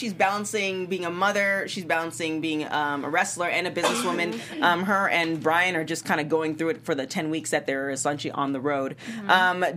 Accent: Canada; I'm clearly Canadian.

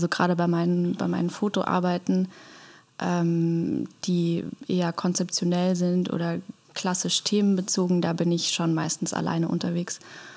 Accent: Rhineland, Germany; ich bin im Rheinland aufgewachsen

